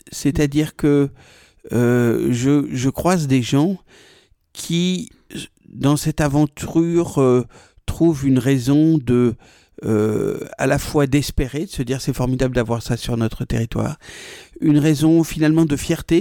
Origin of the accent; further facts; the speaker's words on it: Paris, Île-de-France, France; now in Marseille, France; Je venais de Paris où le rapport à la citoyenneté n'existe pas parce que c'est la capitale.